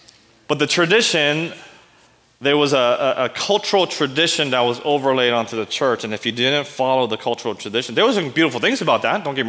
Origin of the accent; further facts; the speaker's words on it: United States; There was a tradition in my church. I'm Korean American. My parents, they pastored a Korean immigrant church, so there were a lot of immigrant Korean traditions and customs that was incorporated into the church.